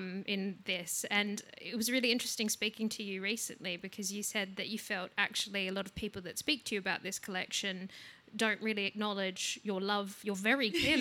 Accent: Adelaide, South Australia, Australia; I'm actually from Adelaide myself

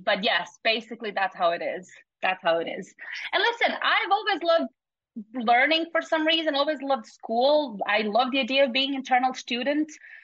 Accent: Bosnia & Herzegovina; English is a second language; I've just mentioned I'm from Bosnia, so I started my secondary education, high school in Bosnia.

